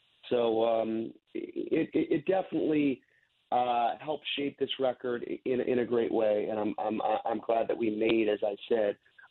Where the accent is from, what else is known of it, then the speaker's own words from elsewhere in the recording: Swampscott, Massachusetts, United States; now in Salem, United States; I'm originally from Swampscott, Massachusetts, which is the neighboring town of Salem. Then I moved to Salem, I want to say, in like about 2010.